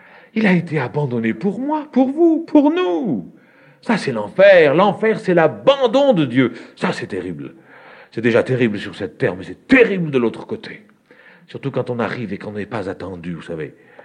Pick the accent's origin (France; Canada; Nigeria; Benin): France; Moi, je suis français